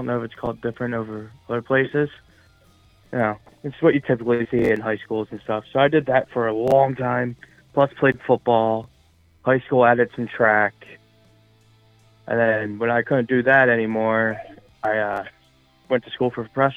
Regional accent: New Jersey, United States; I'm born and raised in South Jersey, and I actually started wrestling when I was 8 years old.

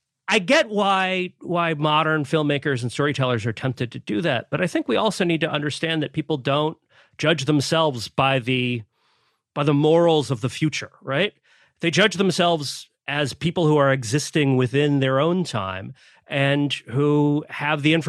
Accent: Florida, United States; I grew up in a in North Florida in a community that was defined by an Air Force base.

